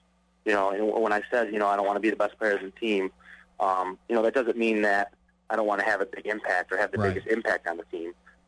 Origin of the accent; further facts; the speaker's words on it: Chicago, Illinois, United States; I mean, I'm a Cubs fan because I'm from Chicago